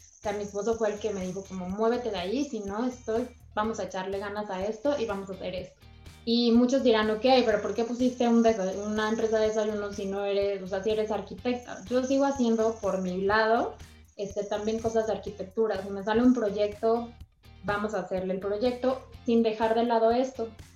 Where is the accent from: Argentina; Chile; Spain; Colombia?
Colombia; moved away; Yo soy de Colombia y siempre, o sea, en las ocasiones especiales